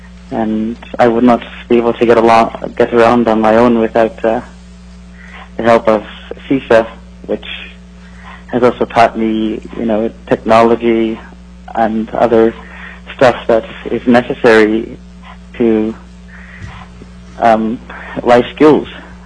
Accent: Buckland, Alaska, United States; All right, I'm actually not from Anchorage. I'm just here for a trip. … from Buckland, Alaska, from a rural village.

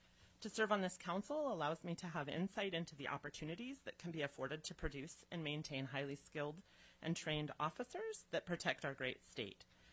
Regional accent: Fairbanks, Alaska, United States; now in Juneau, United States; I am a fourth-generation Alaskan. I was born and raised in Fairbanks. My family relocated to Juneau in 2016

